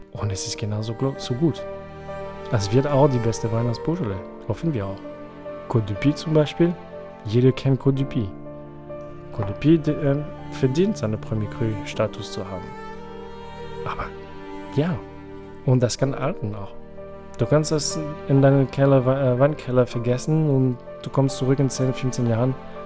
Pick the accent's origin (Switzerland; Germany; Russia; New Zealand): New Zealand; German is a second language; ich komme aus Neuseeland.